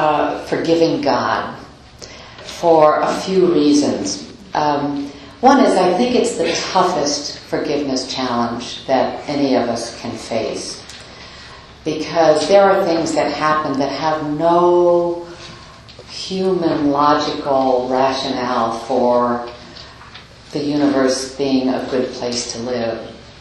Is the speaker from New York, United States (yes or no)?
yes; White Plains, New York, United States; and I'm a New Yorker. I came all the way out from White Plains, New York, to be here today, and I am in California.